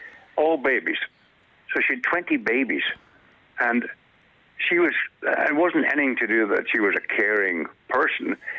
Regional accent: Rathgar, Leinster, Ireland; born there; I was born in Bethany Roofgar in 1939.

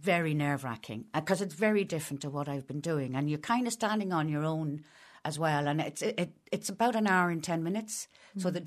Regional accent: Dublin, Leinster, Ireland; It happens to be mine. It's a woman's journey through her life from the time she was born, really, growing up in Dublin in the early 50s.

